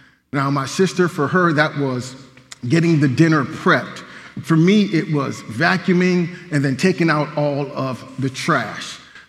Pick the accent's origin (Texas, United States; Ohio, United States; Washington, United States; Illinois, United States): Ohio, United States; Canton; Well, growing up in Canton, Ohio, my sister and I were considered to be latchkey kids